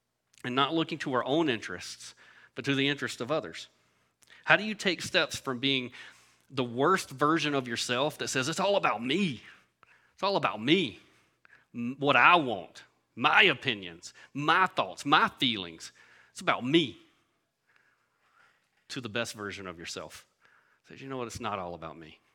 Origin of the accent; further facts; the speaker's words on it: the South, United States; Like, I'm from the South, woman.